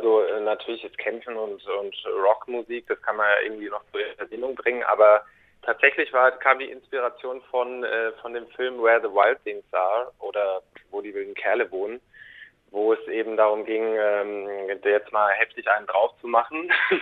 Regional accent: Aschaffenburg, Bavaria, Germany; wir haben uns 2014 gegründet in Aschaffenburg und kommen auch alle ursprünglich aus Aschaffenburg

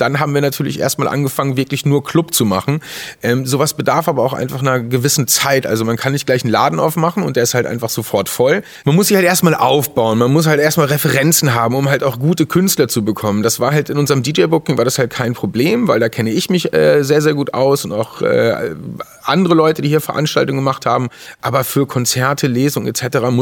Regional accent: Lage, North Rhine-Westphalia, Germany; Also ich komme ja gebürtig aus Lager, also bin Ostwestfale

